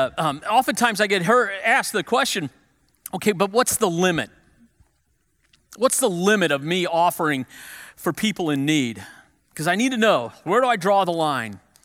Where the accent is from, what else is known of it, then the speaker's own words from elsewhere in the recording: Missouri, United States; I grew up in West St. Louis County. I'm a Parkway Central grad.